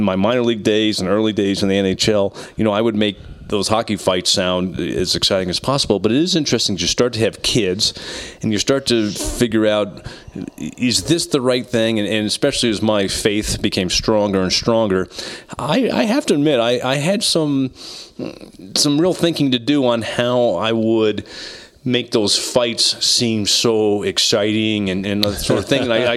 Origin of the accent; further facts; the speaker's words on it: Indianapolis, Indiana, United States; First of all, I grew up in Indianapolis with a guy named Bob Lamy, who had the greatest hockey fight calls.